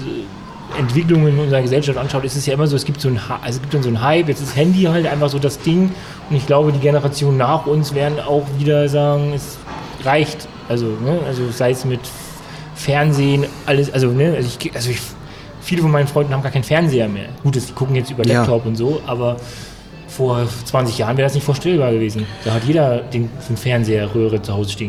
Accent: Thuringia, Germany; born there

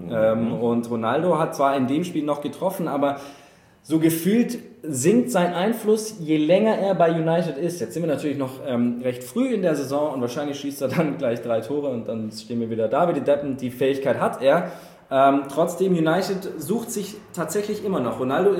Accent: Ireland; German is a second language; Ich habe gesagt, ich bin Ire

